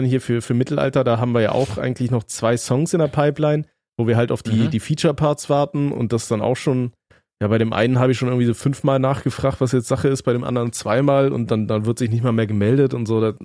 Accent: Aachen, North Rhine-Westphalia, Germany; bei uns in Aachen

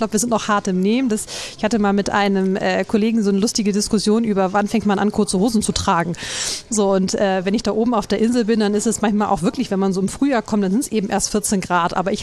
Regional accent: Northern Germany, Germany; dass man als Norddeutscher ja schon so ein bisschen abgehärtet.

